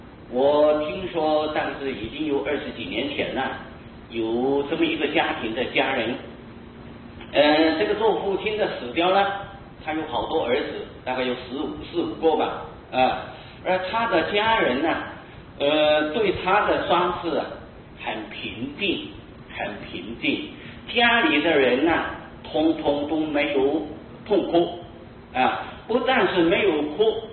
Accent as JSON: {"language": "Chinese", "country": "China", "said": "那么这种的经在我们中国人看起来就是太没有人情味了"}